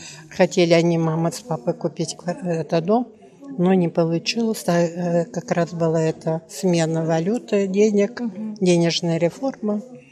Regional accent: Belovo, Kemerovo Oblast, Russia; born there; Город Белово, Кемеровская область, 15 марта 1939 года.

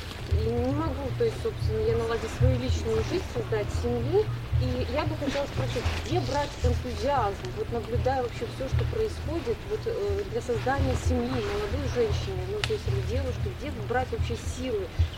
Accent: Minsk, Belarus; я из Минска

